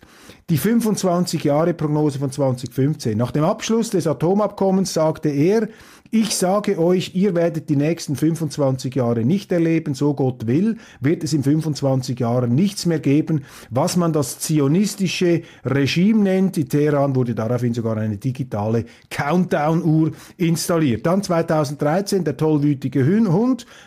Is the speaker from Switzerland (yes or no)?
yes; Switzerland